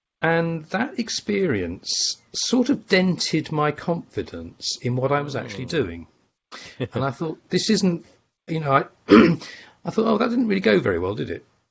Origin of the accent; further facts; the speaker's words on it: United Kingdom; I'm British. And I work in Britain